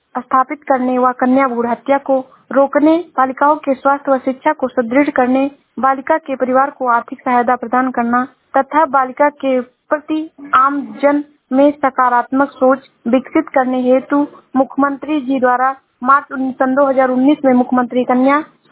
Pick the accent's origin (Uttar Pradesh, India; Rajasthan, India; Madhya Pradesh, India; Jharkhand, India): Uttar Pradesh, India; Shravasti; मैं जिला श्रावस्ती से हूँ।